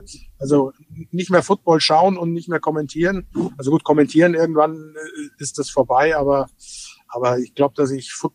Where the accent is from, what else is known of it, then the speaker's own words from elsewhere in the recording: Bavaria, Germany; dass mir als Bayer natürlich das weh tut, wenn ihr Brezel sagt.